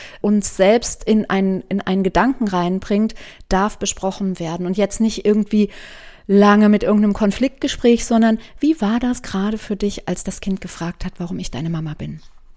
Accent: Germany; ich komme aus Deutschland, ich war noch nicht viel in der Welt

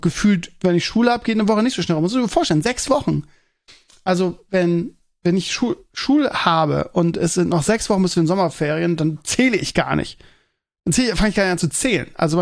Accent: Northern Germany, Germany; als Norddeutscher ist es immer so

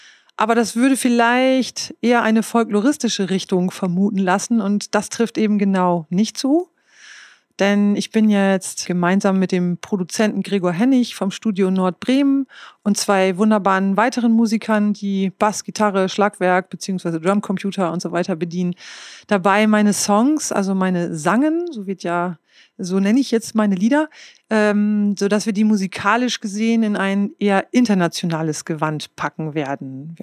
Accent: Northern Germany, Germany; accent: Low German; first language German/Low German

